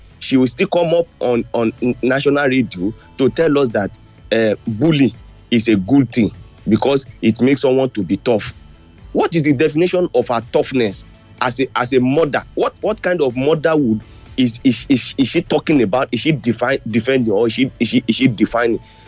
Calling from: Manchester, North West England, United Kingdom; I'm calling from Manchester.

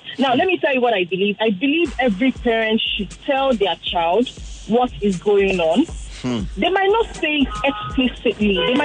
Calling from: Lekki, Lagos, Nigeria; I'm calling from Lekki.

